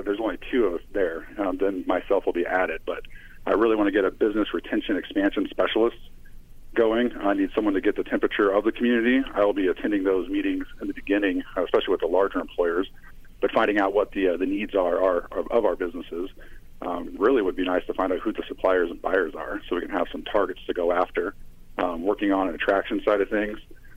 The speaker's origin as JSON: {"language": "English", "town": "Decatur", "country": "United States", "tie": "born or raised there"}